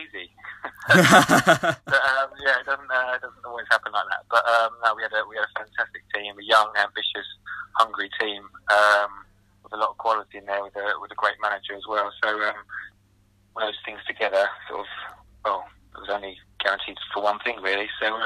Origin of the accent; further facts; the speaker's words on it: East of England, United Kingdom; I'm from Essex.